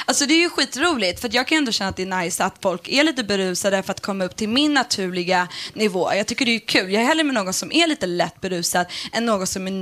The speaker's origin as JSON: {"language": "Swedish", "town": "Vaxholm", "region": "Stockholm County", "country": "Sweden", "tie": "born or raised there", "said": "jag växte upp i Vaxholm. Och vi var typ de enda blattarna, invandrarna."}